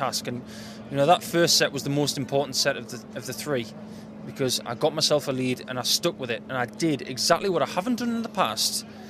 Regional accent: Australia; I came here as an Aussie. I'm still an Aussie.

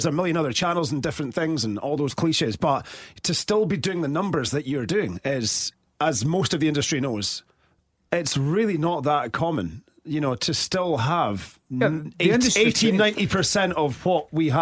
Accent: Inverness, Scotland, United Kingdom; I grew up in Inverness and at MFR.

